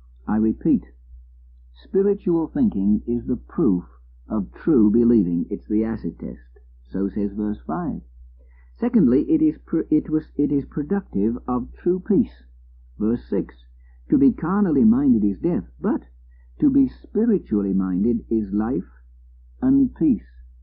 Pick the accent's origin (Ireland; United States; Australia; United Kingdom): United Kingdom; England; I come from England.